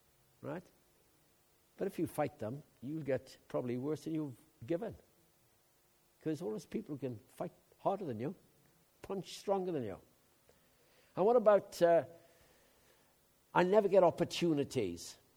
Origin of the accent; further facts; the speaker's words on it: Haverfordwest, Wales, United Kingdom; he was taken from my hometown in Haverford West in Pembrokeshire and brought 60 miles to Swansea